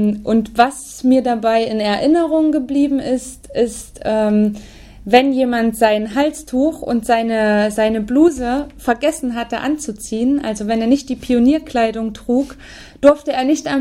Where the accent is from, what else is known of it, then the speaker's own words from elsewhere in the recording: East Germany, Germany; Ich komme aus Ostdeutschland, das heißt, ich habe in der ehemaligen DDR gelebt. Und als ich in die Schule kam, gab es die DDR auch noch.